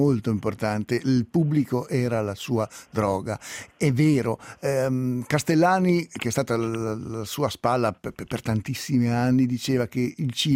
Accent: Milan, Lombardy, Italy; sono milanese anch'io

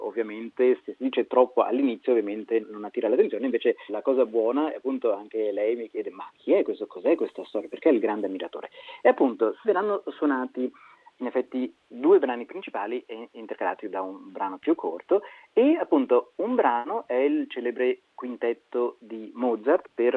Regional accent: Ticino, Switzerland; io ogni tanto appunto stando in Ticino, cioè, soprattutto essendo ticinese

